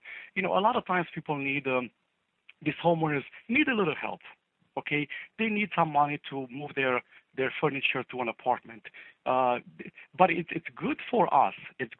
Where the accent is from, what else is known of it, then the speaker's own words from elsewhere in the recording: Romania; I grew up in Romania. It's an Eastern European country. And when I grew up there, it was a communist country, right? Just like North Korea is today. So I grew up in that system.